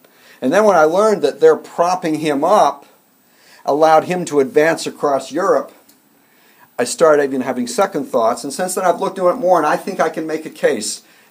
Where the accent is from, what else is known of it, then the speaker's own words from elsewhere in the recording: Canada; I grew up in Canada.